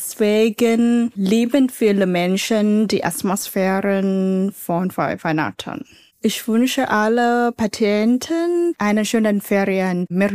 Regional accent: Vietnam; German is a second language; now in Germany; ich komme aus Vietnam. In Vietnam habe ich schon Deutsch studiert.

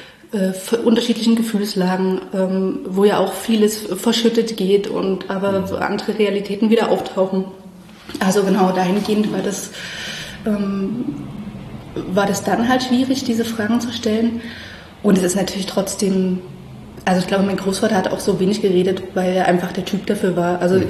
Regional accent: Chemnitz, Saxony, Germany; Also wir sind ja dann in Chemnitz aufgewachsen. Ich habe auch eine ganze Weile bei meiner Oma auch gelebt.

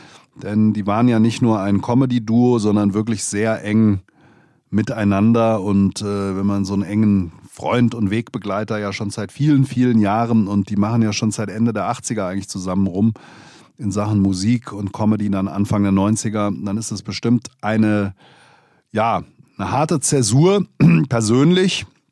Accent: Hesse, Germany; Das war so eine Art hessischer Abend. Als Hesse war ich natürlich da vor Ort, das ist doch klar.

